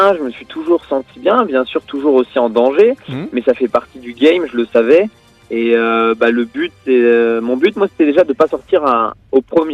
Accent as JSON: {"language": "French", "region": "Brittany", "country": "France", "said": "même si je suis breton, je suis pas fan d'être sous la pluie quand même."}